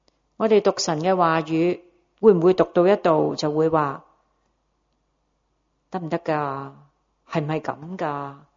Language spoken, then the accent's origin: Cantonese; Hong Kong; born there; 但我们生在香港有什么迫害啊？